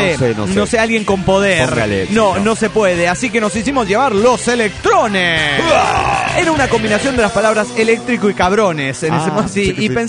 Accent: Oaxaca, Mexico; now in Chicago, United States; Me fui de vacaciones a Oaxaca, mi tierra.

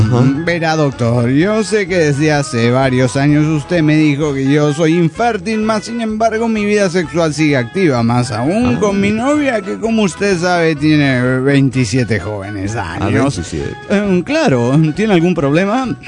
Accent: Bucaramanga, Santander, Colombia; de Bucaramanga, Colombia.

